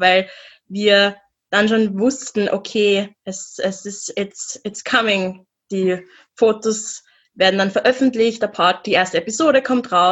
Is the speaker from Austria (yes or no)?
yes; Vienna, Austria; Wir beide, wir sind in Wien aufgewachsen, also du auch in Budapest, aber wir sind in Wien aufgewachsen. Wir haben uns an der Uni Wien kennengelernt